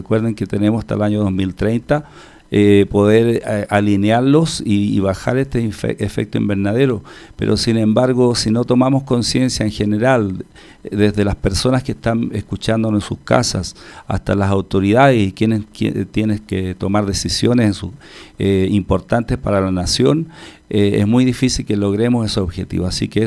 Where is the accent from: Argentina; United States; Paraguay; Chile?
Chile; now in Colombia; Haciendo un símil lo que es la historia que nosotros nos embarga como chilenos